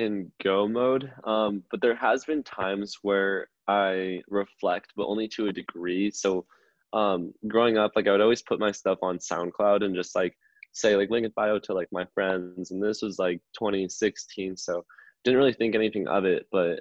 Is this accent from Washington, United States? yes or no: yes; Seattle, Washington, United States; And later we found out that, you know, we're both from Seattle and we have mutual friends.